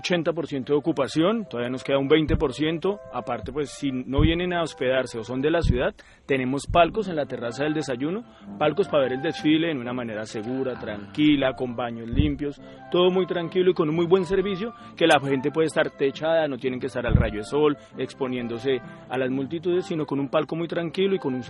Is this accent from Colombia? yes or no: yes; Tolima, Colombia; Claro, somos tolimenses, debemos representar nuestra región y sentirnos orgullosos de ella.